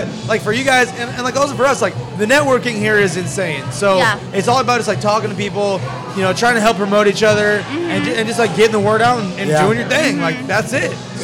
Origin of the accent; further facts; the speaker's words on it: California, United States; I was talking to Paul because we're from San Francisco Bay Area, California.